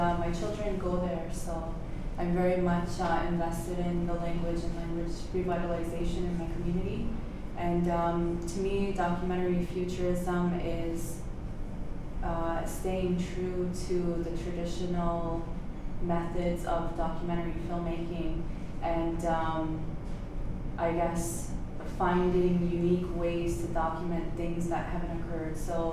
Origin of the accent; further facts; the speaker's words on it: Kahnawake, Quebec, Canada; I'm from the Mohawk community of Bunawagi.